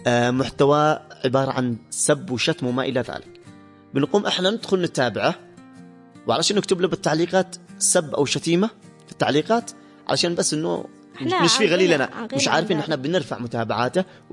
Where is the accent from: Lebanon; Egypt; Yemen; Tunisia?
Yemen; إحنا كمجتمع يمني